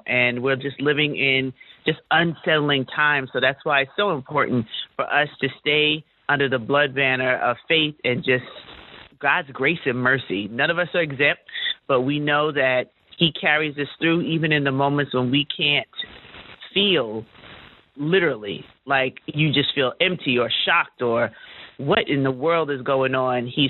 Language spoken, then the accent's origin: English; Jamaica; You know, clearly I'm Jamaican.